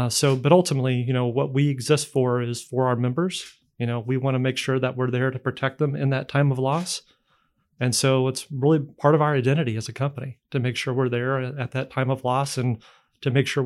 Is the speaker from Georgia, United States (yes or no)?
no; Indiana, United States; moved away; I'm from Indiana originally. We left 15 years ago to work elsewhere, and lucky enough to come back.